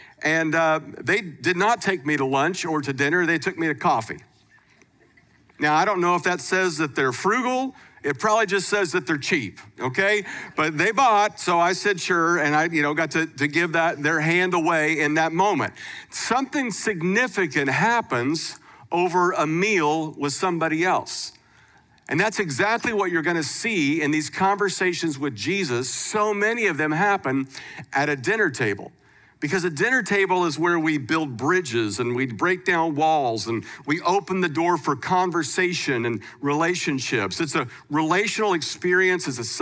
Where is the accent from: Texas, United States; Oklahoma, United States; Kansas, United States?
Kansas, United States; also born or lived in California; But anyway, I grew up in Kansas, and then I made my way to California, where I was there for 20 years at a church out there.